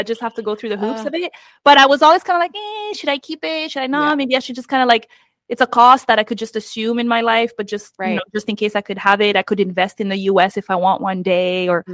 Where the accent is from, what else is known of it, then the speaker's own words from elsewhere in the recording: United States; Because I'm American, so I have to.